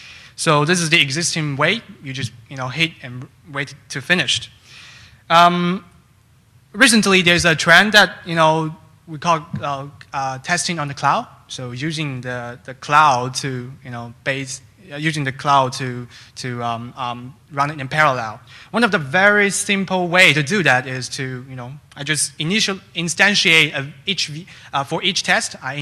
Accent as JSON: {"language": "English", "town": "Toronto", "region": "Ontario", "country": "Canada", "said": "Hi everyone … I'm from Toronto."}